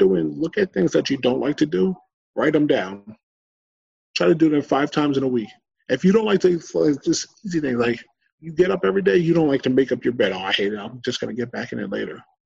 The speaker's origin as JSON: {"language": "English", "town": "Woodbridge", "region": "New Jersey", "country": "United States", "tie": "born or raised there", "said": "I'm opening up a coffee shop in my hometown of Woodbridge, New Jersey, next summer."}